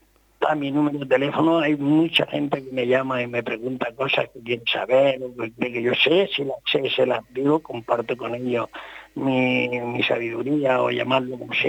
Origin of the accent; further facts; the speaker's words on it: Cajitán, Region of Murcia, Spain; born there; Yo nací allí, nací en Cajitán